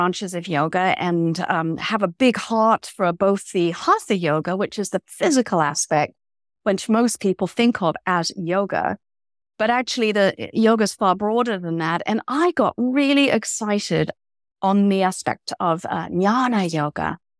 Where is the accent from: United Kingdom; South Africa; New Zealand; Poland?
United Kingdom; now in Sacramento, United States; I would end up in Sacramento, California, because I'm British, by the way